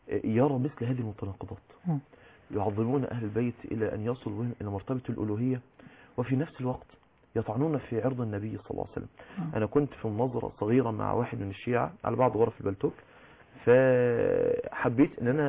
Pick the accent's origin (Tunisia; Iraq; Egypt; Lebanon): Egypt; يأتي زي المأذون مثلا عندنا في مصر